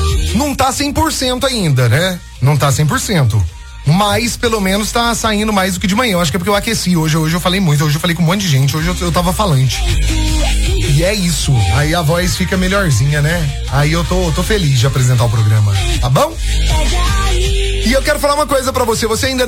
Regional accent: Conceição das Pedras, Minas Gerais, Brazil; sou de Conceição das Pedras

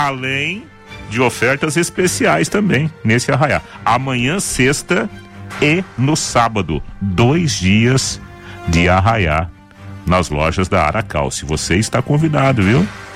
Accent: Jataizinho, Paraná, Brazil; Família nipônica, com a qual eu convivi, né? Boa parte da minha infância e juventude lá em Jataizinho.

